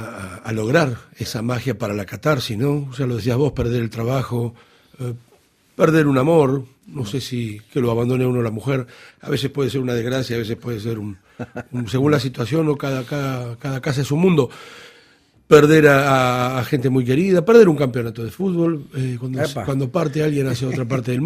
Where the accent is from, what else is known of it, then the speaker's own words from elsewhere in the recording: Italy; Spanish is a second language; moved away; digo veramente porque venimos de Italia